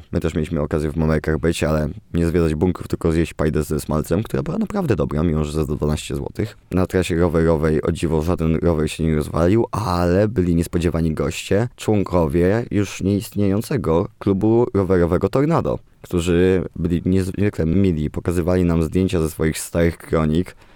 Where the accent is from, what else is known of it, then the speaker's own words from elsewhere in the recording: Giżycko, Warmian-Masurian Voivodeship, Poland; a ja jestem z Giżycka, więc były to moje okolice rodzinne. Mogłem przeprowadzić ich przez wieś, w której się wychowałem